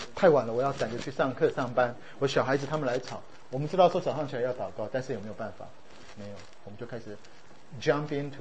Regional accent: Taiwan; 我们在小时候在台湾，我们从小就很喜欢看棒球啊。

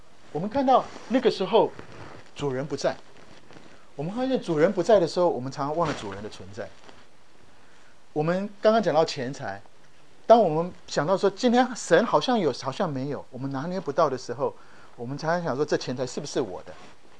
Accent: Taiwan; 我在很小的时候在台湾就看到一本书

